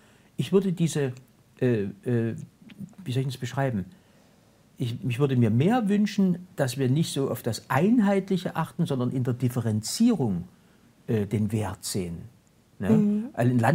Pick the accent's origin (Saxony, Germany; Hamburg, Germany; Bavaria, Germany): Saxony, Germany; Dresden; accent: Saxon; Aber Heimat ist für mich auch unser wunderbarer sächsischer Dialekt. Und ich muss dazu sagen, wir Dresdner sprechen ja feines Dresdner Sächsisch.